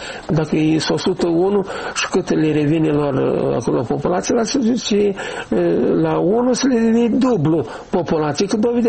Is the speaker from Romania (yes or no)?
no; Chetrosu, Drochia District, Moldova; eu sunt de la Nord, de fapt, în Chetrosul Drochea.